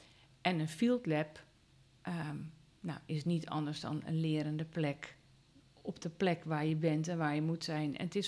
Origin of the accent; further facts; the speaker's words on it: Vlaardingen, South Holland, Netherlands; ik kom uit Vlaardingen, dat zijn ook de eeuwige mopperaars, maar niemand die wil de stad uit